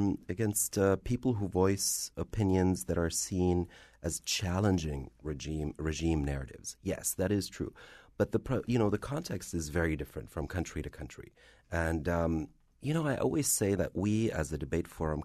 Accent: Frankfurt, Hesse, Germany; English is a second language; Well, I am of Algerian descent. I'm very much bicultural. I was born and raised in Frankfurt, so I am Arab. I am German.

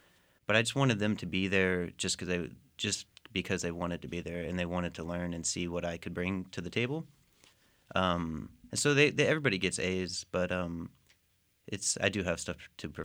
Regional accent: Waco, Texas, United States; moved away as an adult; also born or lived in Denton; now in Albuquerque, United States; I grew up in Waco. I was born in 1990, so I lived here for 20 years and moved to Denton, and now I live in Albuquerque.

